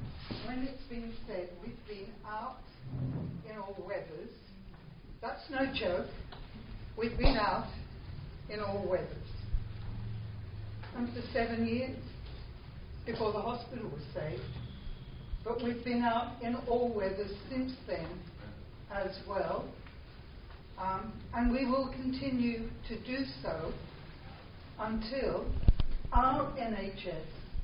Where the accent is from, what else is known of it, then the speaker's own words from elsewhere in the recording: Australia; But could I, as an Australian, actually asked for a special provision.